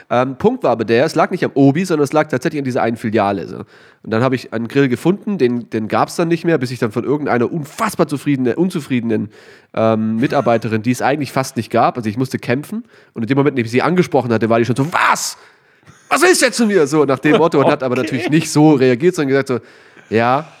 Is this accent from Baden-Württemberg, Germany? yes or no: yes; Baden-Württemberg, Germany; Ich habe mich als Schwabe vor allem natürlich darauf vorbereitet